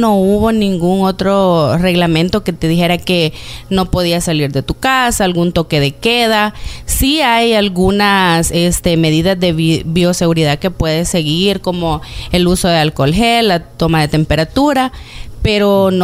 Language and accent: Spanish; Zacatecoluca, La Paz, El Salvador; yo vengo de una ciudad de Zacatecoluca, del departamento de La Paz.